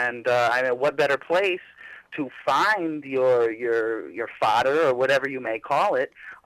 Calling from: Cleveland, Ohio, United States; I'm calling from Ohio, Cleveland, Ohio.

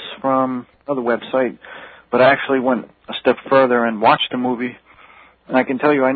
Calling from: West Babylon, New York, United States; Okay. Calling from West Babylon.

